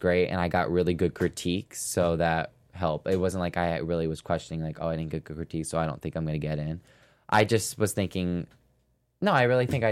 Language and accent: English; Connecticut, United States; I'm from Connecticut, and we're going to Mohegan Sun.